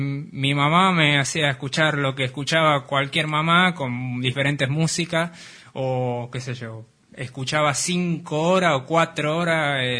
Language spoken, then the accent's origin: Spanish; Floresta, Buenos Aires, Argentina; me crié en Floresta también, y ahí me fui influenciado por todo ese barrio